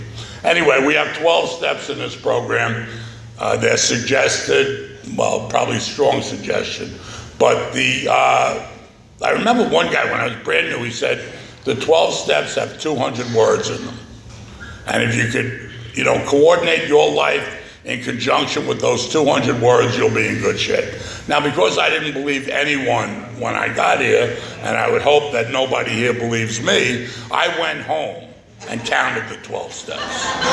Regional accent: New York City, New York, United States; I'm from New York City, and I'm just so blessed to be a member of Alcoholics Anonymous.

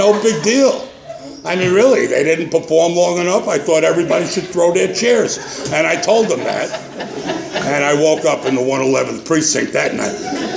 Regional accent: New York, United States; Because in case you have a hearing problem, I'm from New York.

